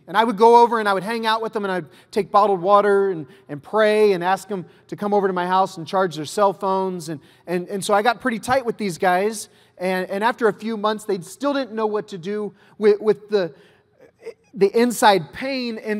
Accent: Jackson, Missouri, United States; So I'm from Jackson, Missouri, which means that my neighbors were cows. And we didn't have streets where I grew up. We had roads. And you were lucky if yours was paved.

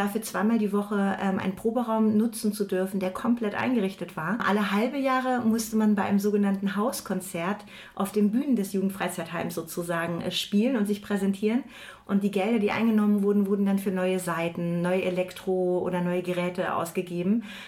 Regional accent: Berlin, Germany; so als pubertierender Mensch, der mit der Mauer bewusst auch aufgewachsen ist. Also ich bin aus West-Berlin.

